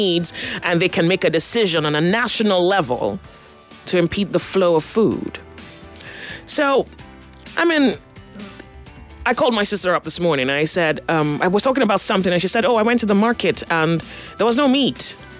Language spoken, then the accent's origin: English; Nigeria; they've put me through something I call somewhat unbearable stress, just being a Nigerian.